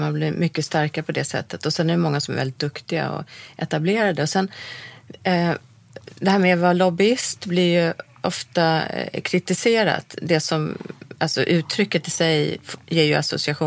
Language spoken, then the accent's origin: Swedish; Sweden; Jag tror inte att de lyssnade på oss för att vi är svenskar.